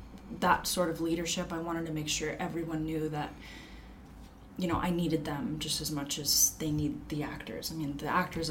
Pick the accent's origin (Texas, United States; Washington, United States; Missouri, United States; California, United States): California, United States; Long Beach; your shirt says Long Beach. I'm from Long Beach.